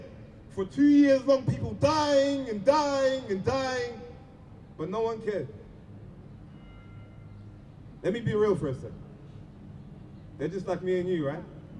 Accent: Melbourne, Victoria, Australia; I was born here in Australia. My parents came in 2003, and I've been here all my life. So Melbourne's all I know, but I do have family and all my family back in Sudan.

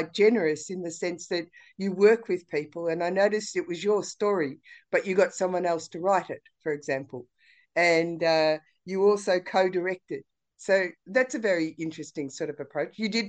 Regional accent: Warrnambool, Victoria, Australia; I was brought up in Warrnambool, and I'm younger than a lot of the people in this film

